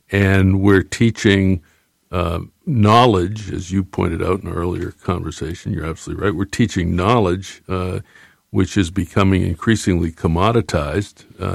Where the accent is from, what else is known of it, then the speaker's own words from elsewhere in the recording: Bangor, Maine, United States; grew up in Bangor, and, you know, it was, I think, the most formative part of my growing up was not just growing up in Bangor, but it was working with and for Mainers like Ed Muskie.